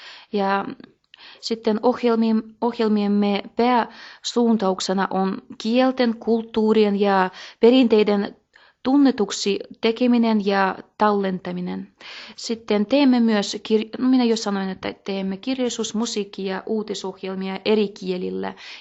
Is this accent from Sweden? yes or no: no; Republic of Karelia, Russia; first language Livvi Karelian; Finnish is a second language; olen itse Aunuksen karjalainen, sitten Vitele kylästä ja perhekielenä oli Livin murre ja puhun ihan vapaasti Livin murteella ja ymmärrän vepsää ihan hyvin ja koulussa olin oppinut suomea ja englantia